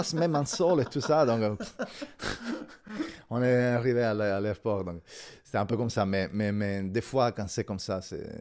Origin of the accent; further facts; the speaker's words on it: Sicily, Italy; Moi aussi, parce que je viens de Sicile, donc j'ai des collaborations là-bas.